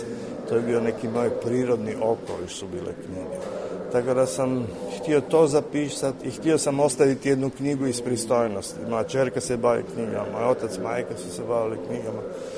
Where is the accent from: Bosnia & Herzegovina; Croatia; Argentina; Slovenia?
Croatia; Zagreb, City of Zagreb